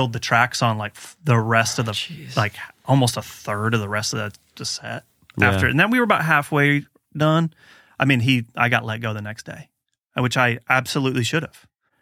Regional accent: Georgia, United States; Because, I don't know, I mean, while I grew up outside of Athens, I mean, Athens is not a big town.

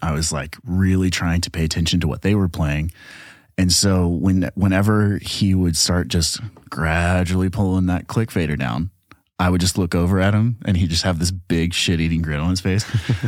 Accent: Athens, Georgia, United States; So I'm from Athens, Georgia. And before I moved to Nashville, I, you know, went to school at the University of Georgia.

